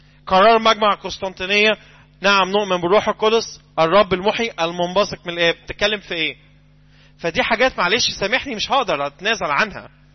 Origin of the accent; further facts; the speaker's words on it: Egypt; انا كانسان مصري قبطي